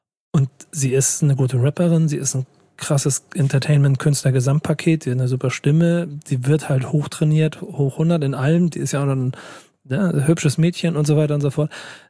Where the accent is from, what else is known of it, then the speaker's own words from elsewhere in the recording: Hamburg, Germany; ich als Hamburger